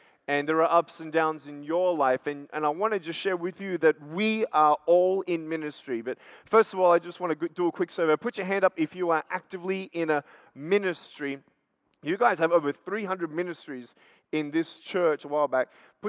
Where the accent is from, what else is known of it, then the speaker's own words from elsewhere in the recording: Australia; I'm from Australia, born without arms and legs, no medical reason why.